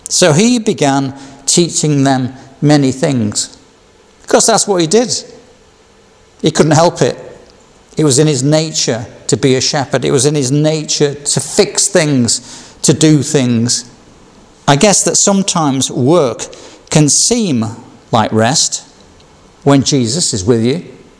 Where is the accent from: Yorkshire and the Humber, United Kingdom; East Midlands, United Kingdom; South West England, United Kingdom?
Yorkshire and the Humber, United Kingdom; Another, being a Yorkshireman, was the cost.